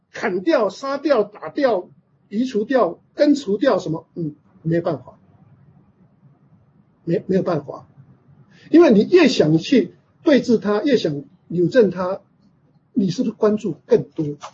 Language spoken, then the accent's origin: Chinese; Yilan, Yilan County, Taiwan; now in United States; 我以前在台湾宜兰，我觉得我们家乡最糟糕，就只有芭乐，只有莲雾啊，只有茭白笋啊